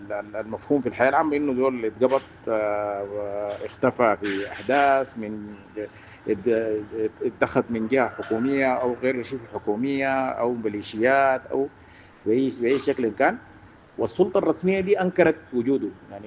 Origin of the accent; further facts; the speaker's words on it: Sudan; وعندنا في السودان برضو في ممارسة شائعة في الأجهزة الأمنية